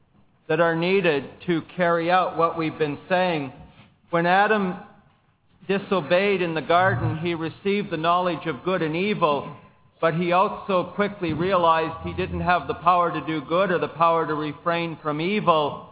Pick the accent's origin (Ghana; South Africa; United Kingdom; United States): United Kingdom; England; I'm English by nationality, but I can't say I'm just a stubborn Englishman and that's why I can't do that.